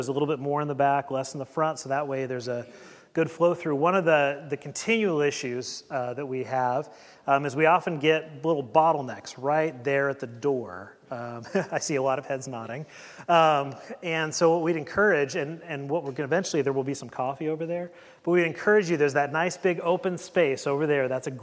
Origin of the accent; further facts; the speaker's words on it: Eugene, Oregon, United States; I mean, I grew up in Eugene, right on the where the McKenzie and Willamette River are both kind of run through that Eugene-Springfield area.